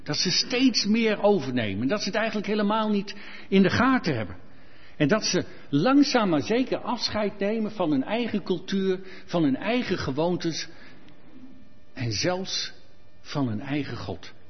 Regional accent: Deventer, Overijssel, Netherlands; Nou, ik kwam uit Deventer, dat was natuurlijk ook al heel wat. Een oude stad, het oudste stenen huis van Nederland staat in Deventer.

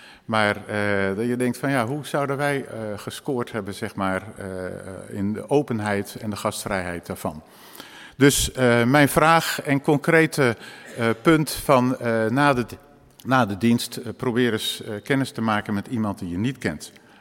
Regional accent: Netherlands; Aan de andere kant, wij zijn Nederlanders.

